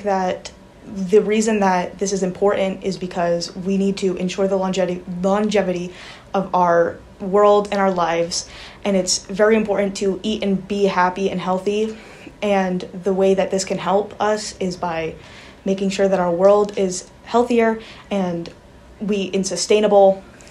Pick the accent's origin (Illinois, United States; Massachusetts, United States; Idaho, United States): Massachusetts, United States; Haverhill; I'm from Haverhill.